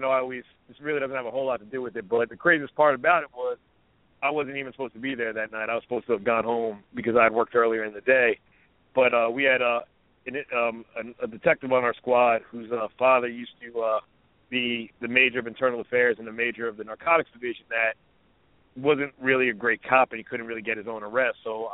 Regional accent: New Jersey, United States; And I'm from New Jersey originally.

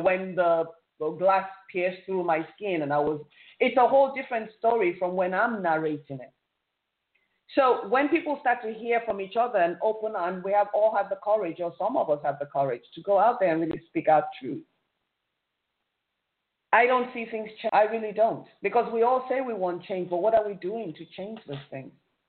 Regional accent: Nigeria; now in United States; it takes a lot each day to walk around in my skin as a Nigerian or as an African woman, knowing fully well that the possibility of getting in trouble if I ever step foot in my home is there. And I live in America.

